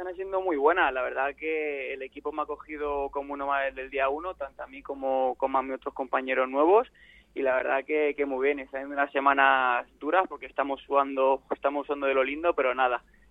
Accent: Torrejón de Ardoz, Community of Madrid, Spain; y encima en mi pueblo, ahí en Torrejón de Ardoz, que pueda asistir toda mi gente

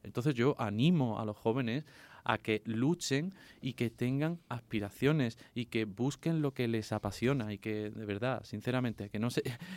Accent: Andalusia, Spain; mi granito de arena como intérprete andaluz, qué menos que es redescubrir esta música de un compositor de mi tierra

